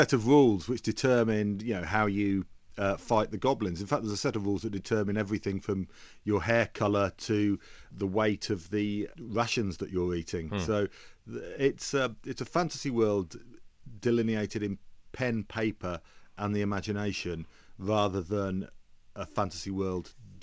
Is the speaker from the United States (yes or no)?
no; England, United Kingdom; when I was growing up in England, your class was an absolutely defining factor of who you were.